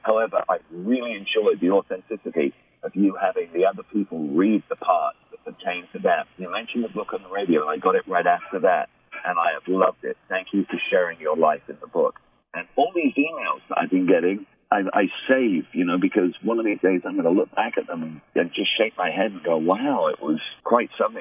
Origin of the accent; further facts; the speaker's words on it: England, United Kingdom; he was bringing the BBC Radio 1 roadshow to my hometown in the south of England, and I, you know, grew up emulating this guy.